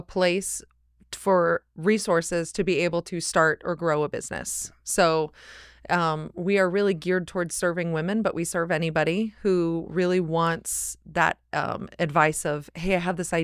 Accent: Nebraska, United States; Well, I am born and raised in Nebraska. Yeah. Been a Nebraska girl all my life.

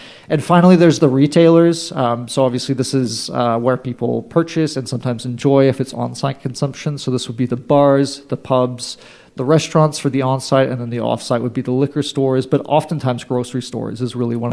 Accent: Canada; now in United States; something that is, of course, interesting coming to the U.S. as a Canadian is seeing how different many parts of alcohol retail are.

